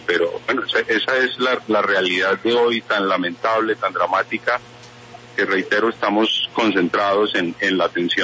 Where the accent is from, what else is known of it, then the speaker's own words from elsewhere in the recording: Mocoa, Putumayo, Colombia; Yo nací en Mocoa, crecí en Mocoa y bueno, pues imagínese cómo no voy a estar aquí.